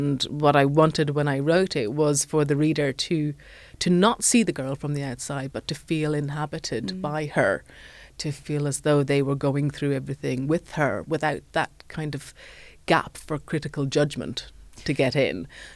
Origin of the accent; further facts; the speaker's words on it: Ireland; I was very interested in Gothic fiction, being Irish, of course, the inventors of the Gothic, it is always with us.